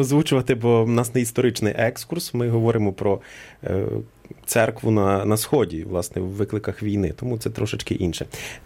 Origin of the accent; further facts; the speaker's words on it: Vinnytsia Oblast, Ukraine; я багато чув від парафіян з Шаргорода, я там близенько звідти родом.